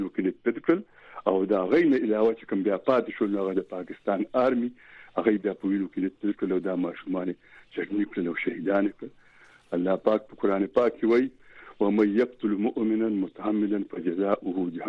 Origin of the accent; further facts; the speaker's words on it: Afghanistan; دا کابلیان دي دا افغانان دي او موږ افغانان یو